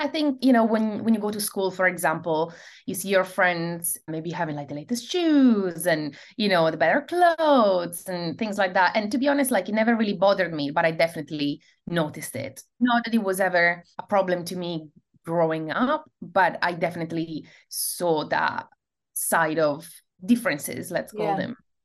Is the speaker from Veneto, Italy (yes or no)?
yes; Schio, Veneto, Italy; I grew up in Italy, in a relatively small town at the bottom of the Italian Little Alps, which is called Schio. It's in the province of Vicenza, and it's the typical, you know, Italian small town where everybody knows each other.